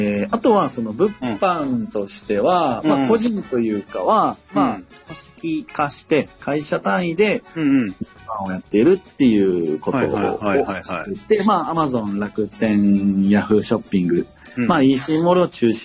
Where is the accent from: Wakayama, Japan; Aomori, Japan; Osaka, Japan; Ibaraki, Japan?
Osaka, Japan; 大阪出身で大阪育ちです。